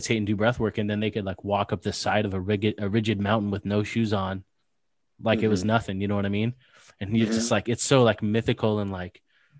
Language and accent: English; United States; So growing up in America, when I learned about Christianity as like a kid, I was just like, meh.